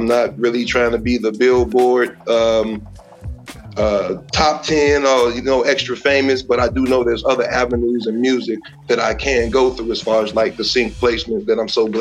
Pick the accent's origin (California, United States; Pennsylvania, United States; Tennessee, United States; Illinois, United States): Illinois, United States; Chicago; All right. Well, you know, I'm from Chicago.